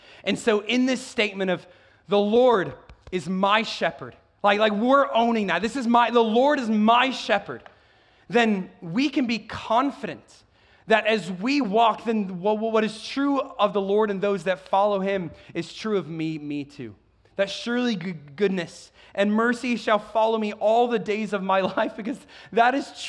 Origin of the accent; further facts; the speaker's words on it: Czechia; I grew up in the Czech Republic from my whole life, and the public transportation system is incredible there.